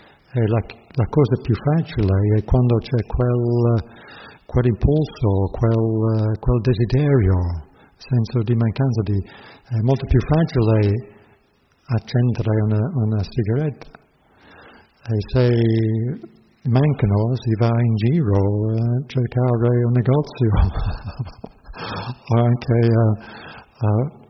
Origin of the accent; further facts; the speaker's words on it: England, United Kingdom; Italian is a second language; Come un inglese abbiamo una certa tendenza collettiva e siamo percepiti in un certo modo da gente da altre nazionalità